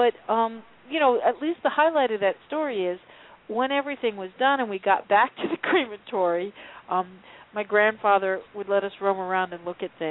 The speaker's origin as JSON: {"language": "English", "region": "New Jersey", "country": "United States", "tie": "born or raised there", "said": "I mean, I grew up in Jersey, so I know New York pretty well"}